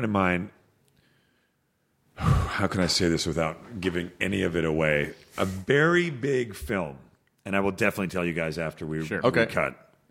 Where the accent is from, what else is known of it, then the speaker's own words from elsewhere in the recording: Canada; Yeah, from being Canadian.